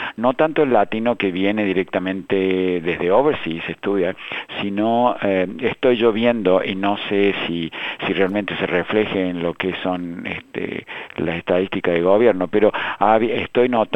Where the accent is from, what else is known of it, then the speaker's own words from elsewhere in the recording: Argentina; now in Australia; el mate es quizás una de las cosas que como argentino no he podido dejar desde que he llegado a Australia.